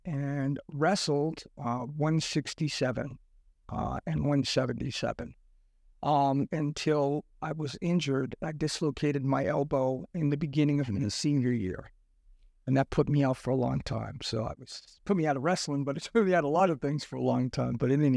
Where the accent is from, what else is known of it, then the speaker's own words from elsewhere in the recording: Lowell, Massachusetts, United States; Well, I grew up in Lowell, Massachusetts, which is actually like a factory town.